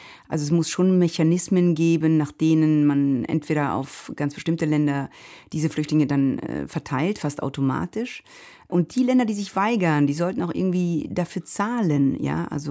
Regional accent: Italy; Auch als Italienerin natürlich frage ich mich, warum muss Deutschland da immer vorpreschen?

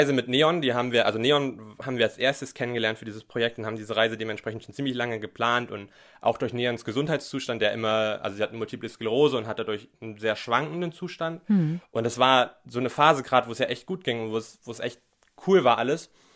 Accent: Thuringia, Germany; born there; Ich bin in Thüringen geboren.

